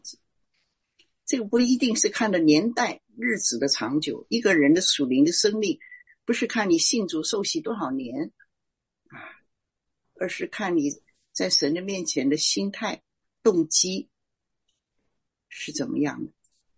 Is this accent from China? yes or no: yes; China; 这个心肠是我们中国人也会常讲，你几头肠子我都知道